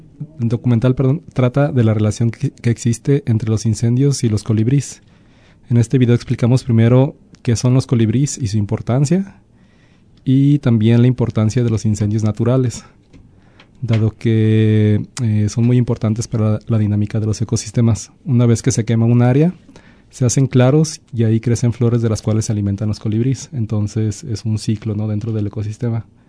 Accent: Guadalajara, Jalisco, Mexico; yo nací en Guadalajara, soy originario de allá. Y llegué aquí a la región en el 2001 a estudiar la carrera de Ingeniero en Recursos Naturales.

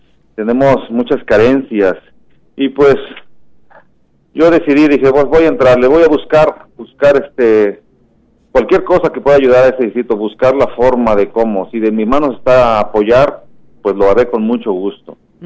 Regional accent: Ameca, Jalisco, Mexico; Soy originario de Ameca, Jalisco. Aquí he trabajado toda mi vida.

